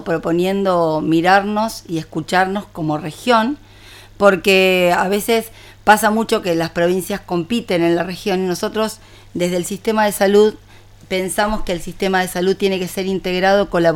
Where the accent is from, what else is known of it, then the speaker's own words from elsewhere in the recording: Argentina; así que como argentina agradecer que esté